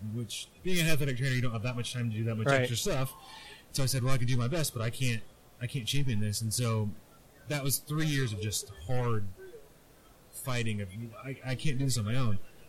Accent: Wichita, Kansas, United States; I'm from Wichita, Kansas. Went to Kansas State University, got my undergrad there

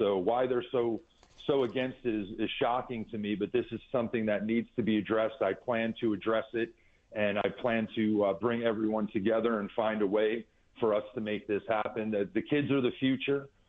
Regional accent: New York, United States; So born and raised in New York between the five boroughs and beautiful Hudson Valley.

